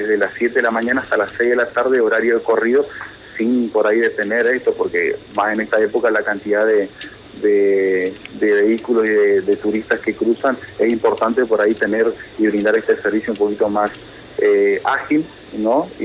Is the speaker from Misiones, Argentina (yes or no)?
yes; Misiones, Argentina; nosotros los argentinos y a toda la propuesta turística que tenemos nosotros, principalmente en Misiones.